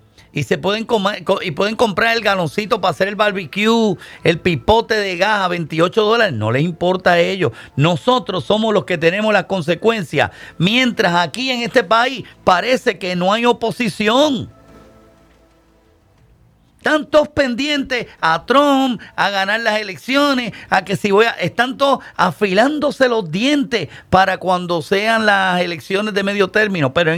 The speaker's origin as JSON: {"language": "Spanish", "country": "Puerto Rico", "said": "Y como yo soy puertorriqueño y me como la R y la L"}